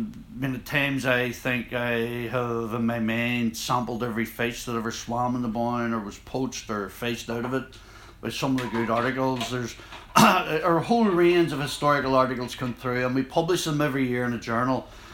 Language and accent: English; Belfast, Northern Ireland, United Kingdom; Well, I grew up in Belfast